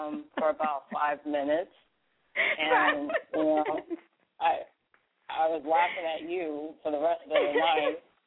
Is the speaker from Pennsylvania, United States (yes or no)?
yes; Philadelphia, Pennsylvania, United States; now in Orlando, United States; I'm from Philly, Germantown, baby. And as of recently, I'm from Orlando